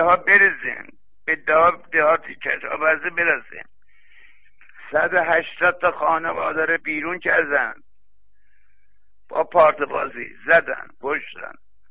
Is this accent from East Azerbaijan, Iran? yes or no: yes; Mianeh, East Azerbaijan, Iran; من آذری هستم خودم، شهرستان میانه.